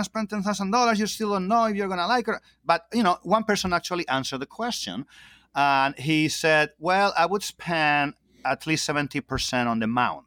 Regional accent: Spain; so I'm originally from Spain, so I sometimes I've been traveling to Spain a lot

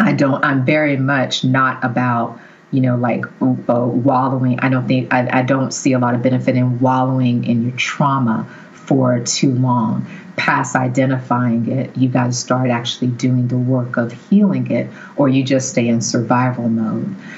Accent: the South, United States; I grew up in the South and there just wasn't

